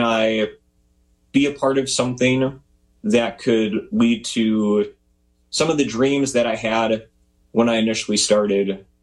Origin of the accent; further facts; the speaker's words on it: Greenfield, Wisconsin, United States; Growing up, Greenfield is my hometown.